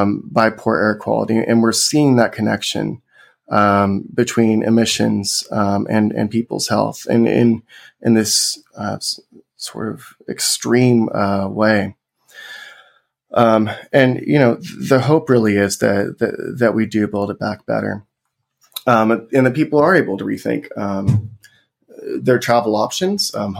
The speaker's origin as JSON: {"language": "English", "region": "California", "country": "United States", "said": "I come from the Central Valley of California, country boy from the middle of nowhere."}